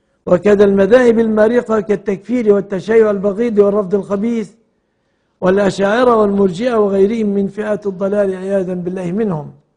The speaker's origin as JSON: {"language": "Arabic", "country": "Egypt", "said": "بلادنا مصر"}